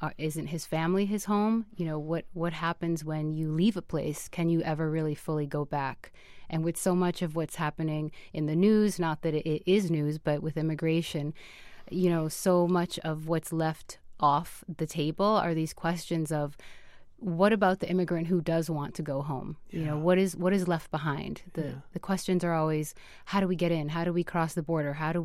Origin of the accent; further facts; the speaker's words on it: Jamaica Plain, Massachusetts, United States; born there; I was born